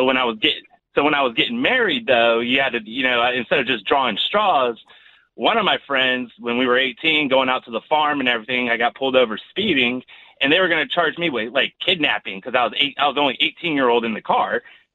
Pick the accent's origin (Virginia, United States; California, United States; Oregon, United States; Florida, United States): Virginia, United States; Virginia Beach; took him to jail in Culpeper, Virginia, when we're from Virginia Beach.